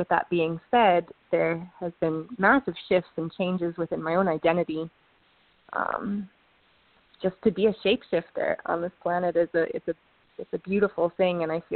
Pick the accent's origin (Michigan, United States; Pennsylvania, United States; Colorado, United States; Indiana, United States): Michigan, United States; Ann Arbor; Yeah, I grew up in Ann Arbor. Chose to be here. I chose to be here as my family is here